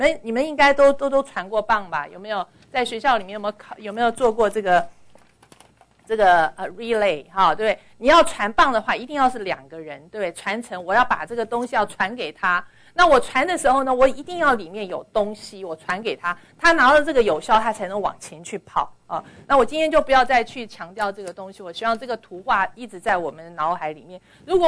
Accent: China; 我们中国人都非常的这个很喜欢他啊，

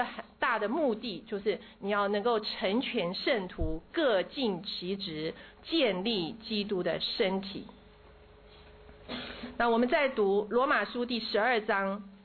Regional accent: China; 那我们中国人没有这个观念啊

